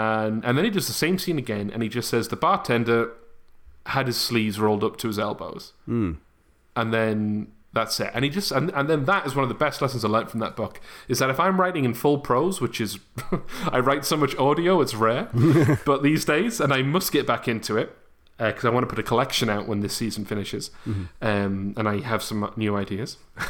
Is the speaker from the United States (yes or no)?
no; United Kingdom; We're white British. We're white cis British men, David.